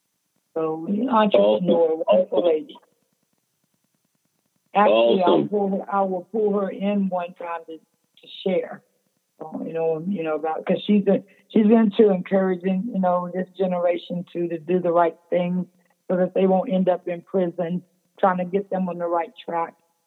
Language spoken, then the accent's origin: English; West Virginia, United States; Greenbrier County is my hometown, which is 2 hours away from here in Charleston.